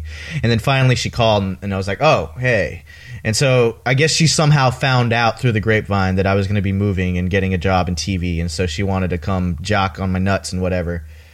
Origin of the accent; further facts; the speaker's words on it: Texas, United States; You got to remember, I'm from Texas.